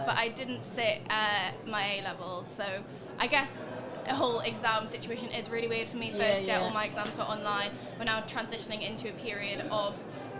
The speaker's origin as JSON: {"language": "English", "town": "Newcastle", "region": "North East England", "country": "United Kingdom", "said": "I'm from Newcastle, but I'm currently a student at the University of York studying English literature."}